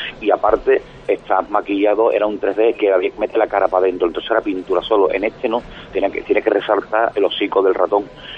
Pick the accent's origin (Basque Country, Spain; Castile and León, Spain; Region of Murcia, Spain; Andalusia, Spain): Andalusia, Spain; Barbate; Estoy aquí en mi pueblo, en Barbate, aquí tomando un cafelito